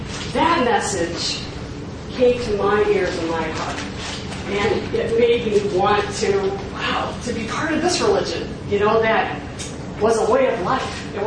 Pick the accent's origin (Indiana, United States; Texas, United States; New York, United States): Indiana, United States; South Bend; I grew up Irish Catholic in South Bend, Indiana, working class.